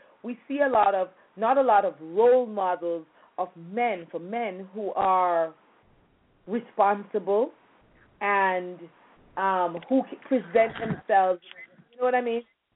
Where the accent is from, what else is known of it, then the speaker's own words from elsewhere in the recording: Jamaica; because I'm from Jamaica as well